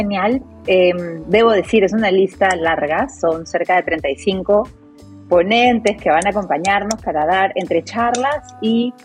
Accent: Peru; En general, lo digo como peruana

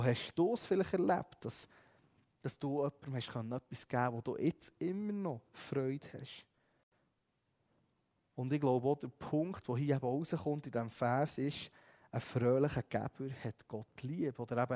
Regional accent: Switzerland; Und ich würde jetzt mal behaupten, dass viele bei uns in der Schweiz, wir haben eher genug.

